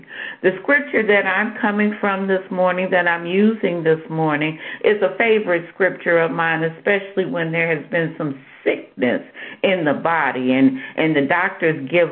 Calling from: Cleveland, Ohio, United States; I'm calling from Cleveland, Ohio.

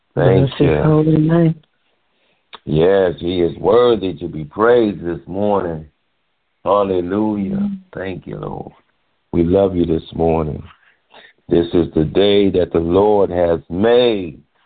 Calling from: Richmond Heights, Ohio, United States; I'm coming from Bedford Heights, Ohio. We are ministering. I'm sorry, baby. It's Richmond Heights, Ohio.

